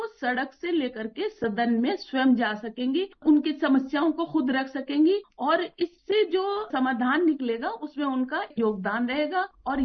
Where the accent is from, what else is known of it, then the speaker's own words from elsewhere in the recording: India; और हम भारत के निवासी हैं, वहां पर अगर ऐसा काम हो रहा है